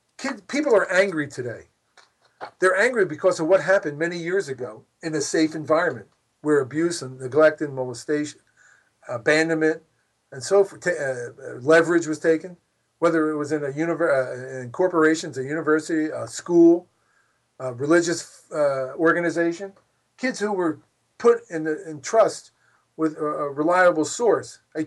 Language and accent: English; Philadelphia, Pennsylvania, United States; I just read in my hometown of Philadelphia, right?